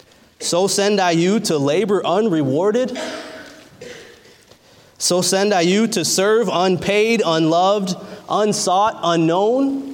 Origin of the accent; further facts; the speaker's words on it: Michigan, United States; But I'm originally from Michigan, just 45 minutes so north of Detroit. I grew up in kind of the suburban areas